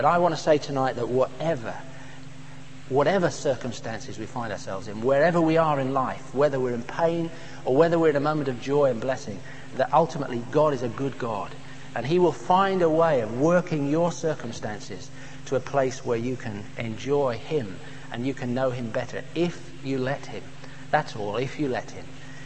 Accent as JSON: {"language": "English", "town": "Romford", "region": "London", "country": "United Kingdom", "said": "I come from Romford."}